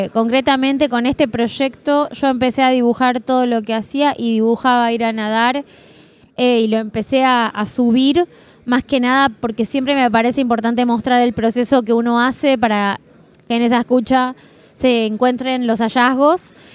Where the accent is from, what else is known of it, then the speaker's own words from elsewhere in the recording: Buenos Aires, Argentina; yo soy una porteña muy rara porque no grito y duermo la siesta.